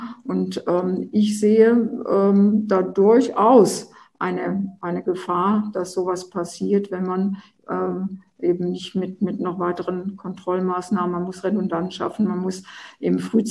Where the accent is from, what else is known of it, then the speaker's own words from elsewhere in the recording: Germany; Also als Deutsche sind wir da ja nicht so gut unterwegs. Wir sind ja nun das Land der Ingenieure und der Techniker und so weiter.